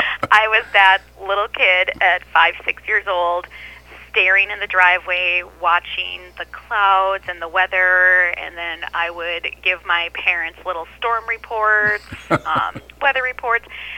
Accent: Woodbury, Minnesota, United States; I am born and raised a Minnesotan. I grew up in the East Metro near the Woodbury area. I grew up there and still have family in the East Metro, so I'm a Minnesota gal at heart here.

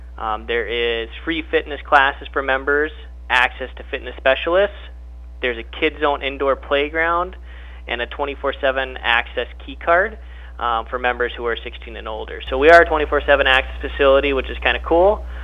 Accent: Wadena, Minnesota, United States; now in Granite Falls, United States; I'm originally from Wadena and traveled down here to Granite Falls.

